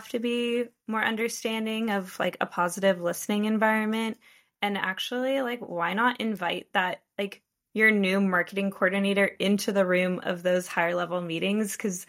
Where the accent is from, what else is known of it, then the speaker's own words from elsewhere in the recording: Finland; I'm originally from Finland